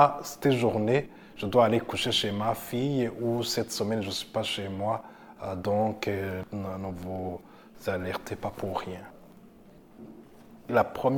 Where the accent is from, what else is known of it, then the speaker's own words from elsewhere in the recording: Burundi; now in Canada; Je viens du Burundi. Ça fait quand même une dizaine d'années que je suis au Canada.